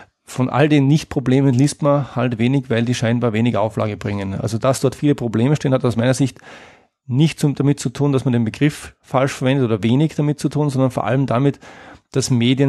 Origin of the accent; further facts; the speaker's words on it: Austria; ich komme aus Österreich und lebe in Wien.